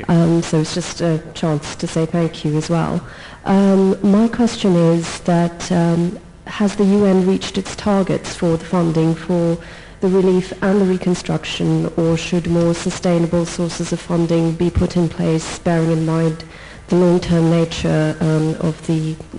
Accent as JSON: {"language": "English", "country": "Sri Lanka", "said": "I'm from Sri Lanka, and first of all, I would like to say that people in Sri Lanka are very appreciative"}